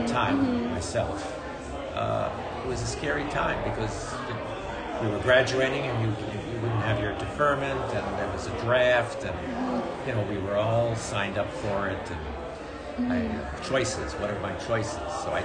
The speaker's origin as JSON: {"language": "English", "town": "Paris", "region": "Île-de-France", "country": "France", "lives_now": "United States", "said": "Well, I was from France. I came from Paris."}